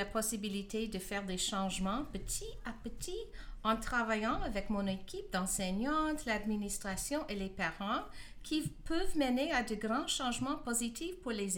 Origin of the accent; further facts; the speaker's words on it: Canada; born there; Oui, je suis née au Canada.